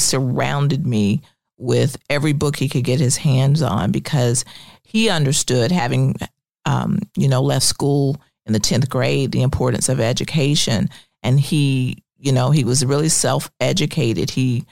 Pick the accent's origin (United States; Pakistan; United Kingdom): United States; Ayrton, Alabama; Well, I'm originally from a little town in Alabama called Ayrton. Population at the time when I was there was probably about 750 people.